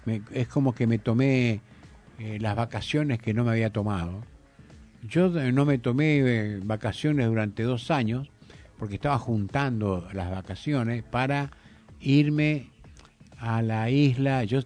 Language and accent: Spanish; Paraguay; also born or lived in Chile; yo soy paraguayo. O sea que yo era de un país donde había una dictadura